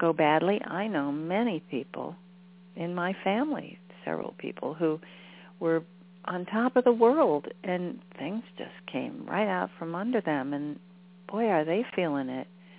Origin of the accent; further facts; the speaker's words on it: Cleveland, Ohio, United States; I grew up in Cleveland. Know it very well.